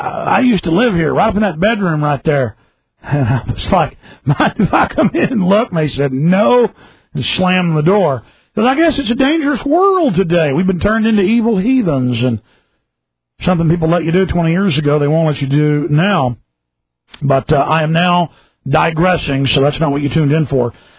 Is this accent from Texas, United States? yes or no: yes; Dallas, Texas, United States; even though I grew up in Dallas. I grew up right outside Dallas. I haven't been back to see that house since I was about maybe 10 years old.